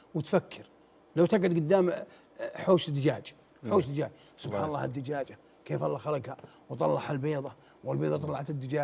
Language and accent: Arabic; Mecca, Makkah Province, Saudi Arabia; أنا يا شيخ ولد مكة وتربية مكة.